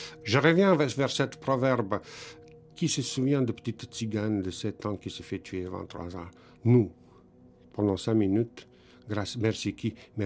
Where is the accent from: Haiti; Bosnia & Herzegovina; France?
Bosnia & Herzegovina; Chez nous en Bosnie, comme j'imagine d'ailleurs dans le monde, on dit on meurt 2 fois